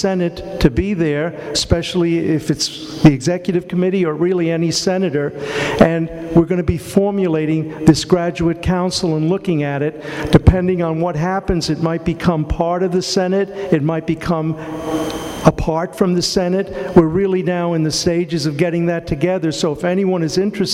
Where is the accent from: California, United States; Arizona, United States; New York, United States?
New York, United States; New York City; When I was growing up in New York City, between 1957, when the Dodgers and the Giants moved to the West Coast, and 1962, when the Mets were born